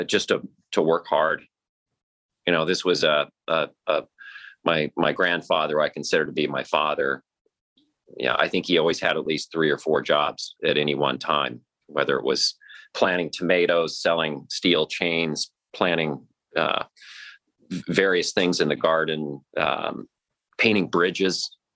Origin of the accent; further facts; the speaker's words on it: Columbus, Nebraska, United States; But you know, the early years and growing up in Columbus, Nebraska was a wonderful place. A city of about 15,000 people